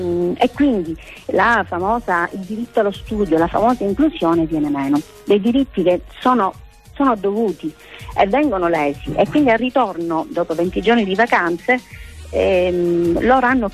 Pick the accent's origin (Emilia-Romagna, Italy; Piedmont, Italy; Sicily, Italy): Sicily, Italy; Palermo; diciamo, sono di Palermo